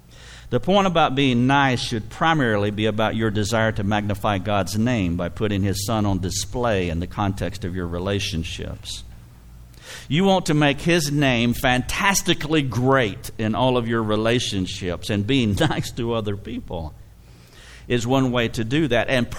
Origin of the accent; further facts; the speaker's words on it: the South, United States; But my southern, you know, I'm from the South. You probably haven't picked up on that.